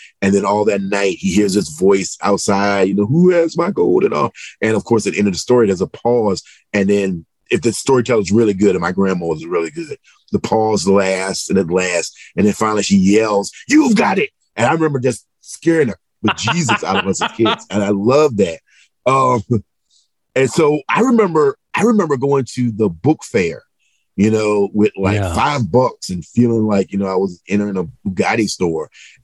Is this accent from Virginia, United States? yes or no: yes; Virginia, United States; I'm from Southeastern Virginia.